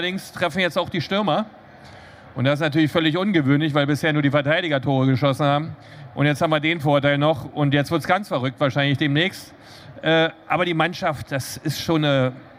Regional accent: Cottbus, Brandenburg, Germany; bei uns in Cottbus damals

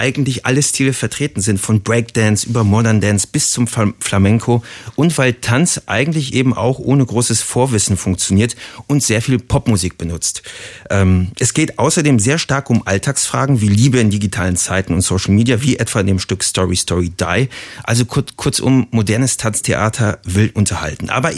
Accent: Berlin, Germany; Und darauf kann man als Berliner auch ein bisschen stolz sein

